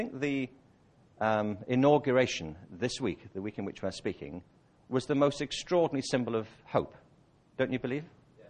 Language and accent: English; United Kingdom; born there; I was born in Britain in 1950.